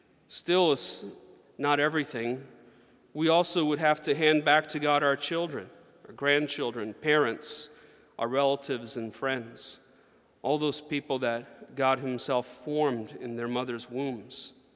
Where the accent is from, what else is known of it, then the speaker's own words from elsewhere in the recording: Germany; especially growing up in Germany, where they have some of the best ice cream in the world